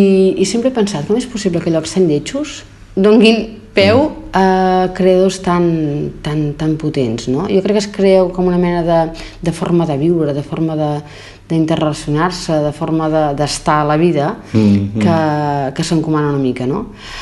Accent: Sabadell, Catalonia, Spain; Jo no sóc d'aquí, ja ho sabeu que no, sóc de Sabadell

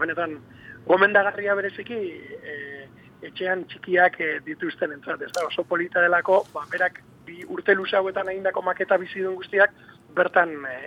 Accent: Galdakao, Basque Country, Spain; Bilboko ertzaina hori Galdakaon, gure herrian

